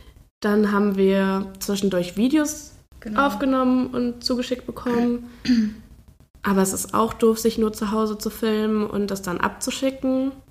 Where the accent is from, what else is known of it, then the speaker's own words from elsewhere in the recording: Düren, North Rhine-Westphalia, Germany; Ja, ich komme aus Düren.